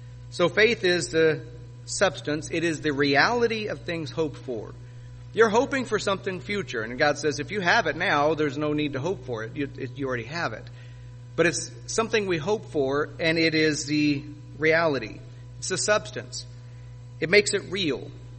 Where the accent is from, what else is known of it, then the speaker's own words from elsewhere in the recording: Missouri, United States; I grew up in the Midwest, in Missouri. It's called the Show Me State.